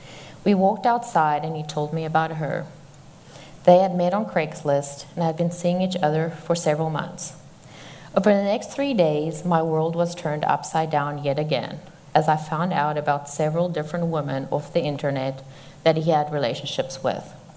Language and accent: English; South Africa; born there